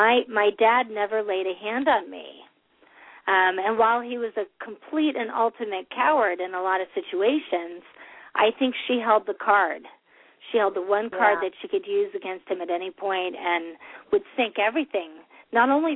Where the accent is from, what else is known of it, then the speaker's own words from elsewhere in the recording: San Francisco, California, United States; born there; I was born in San Francisco, and I don't know the details because the files are locked.